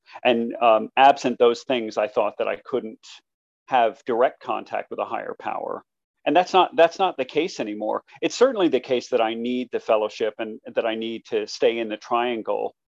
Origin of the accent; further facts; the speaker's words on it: Maryland, United States; I'm in my home state of Maryland.